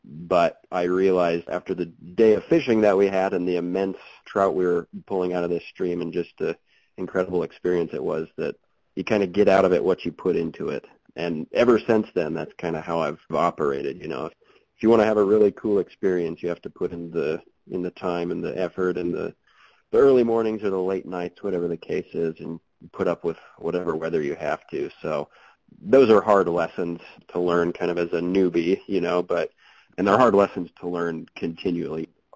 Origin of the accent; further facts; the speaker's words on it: Wyoming, United States; now in Alaska, United States; So I grew up in Wyoming, and I feel like Wyoming's another place.